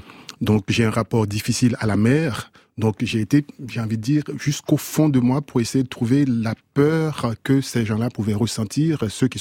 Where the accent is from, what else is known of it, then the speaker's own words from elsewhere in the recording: Haiti; je suis d'Haïti, donc forcément, oui. C'est là où il y a le meilleur rhum de la Caraïbe